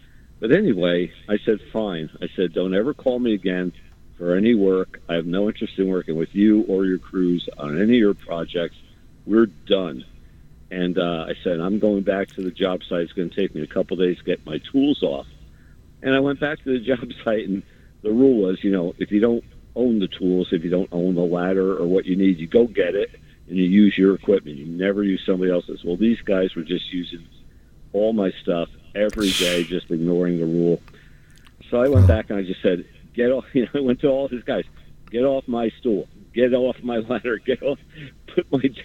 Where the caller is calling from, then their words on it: Cos Cob, Connecticut, United States; calling from Coscob, Connecticut.